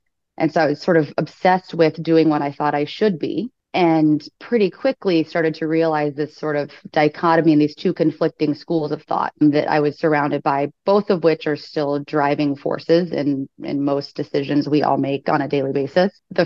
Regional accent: Florida, United States; Briefly about me, I'm from Florida, moved around a lot growing up, raised by a single mom

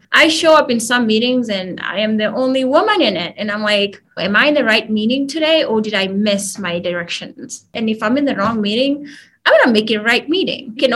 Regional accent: Kenya; now in United States; growing up in Kenya, looking at movies and having this perspective of what America looks like, and then you come here

